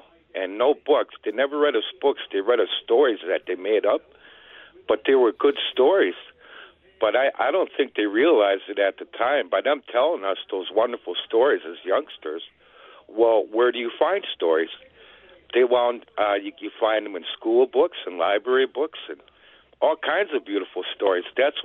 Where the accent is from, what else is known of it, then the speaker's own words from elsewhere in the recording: Milwaukee, Wisconsin, United States; now in Grand Marsh, United States; When I was a youngster growing up in Milwaukee, me and my siblings, we fell in love with the joy of reading in a not quite traditional way.